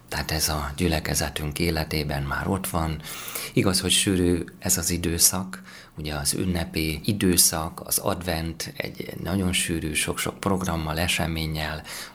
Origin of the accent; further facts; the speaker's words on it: Hungary; különösen itt ugye a szomszédban érintettek vagyunk magyarként is